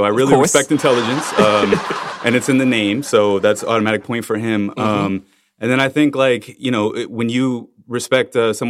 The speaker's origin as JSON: {"language": "English", "town": "Miami", "region": "Florida", "country": "United States", "tie": "born or raised there", "said": "I grew up in Florida, in Miami. We had a convenience stores, hood stores called Magic Marts that I used to hang out in front of."}